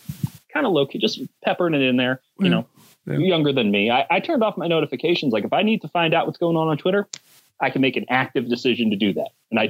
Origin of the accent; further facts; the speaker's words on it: Chicago, Illinois, United States; Like, Obama means something to me as an American. He means something to me as a Chicagoan.